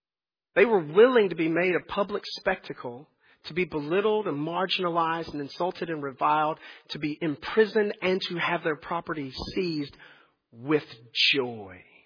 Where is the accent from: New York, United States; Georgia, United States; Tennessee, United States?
Tennessee, United States; Because I'm from Tennessee, and if it weren't from Tennessee, you'd still be Mexico.